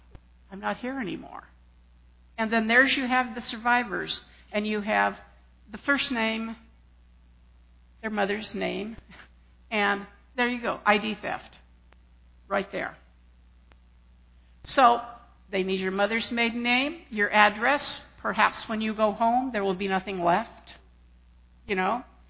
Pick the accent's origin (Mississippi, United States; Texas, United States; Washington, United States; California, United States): California, United States; El Segundo; also born or lived in Inglewood; I was born in Inglewood at the Stark's Nest Lying In Hospital. But I like to say I was born in El Segundo because that was where I was raised.